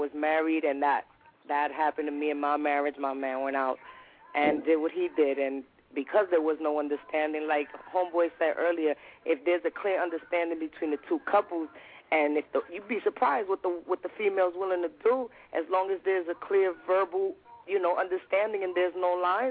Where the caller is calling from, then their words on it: Harlem, New York, United States; I'm calling from Harlem.